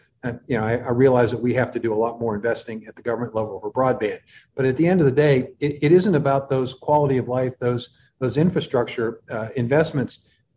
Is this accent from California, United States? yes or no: no; Pittsburgh, Pennsylvania, United States; Well, I grew up in Pittsburgh. So I'm pretty familiar with multiple generations of transitions that city's gone through.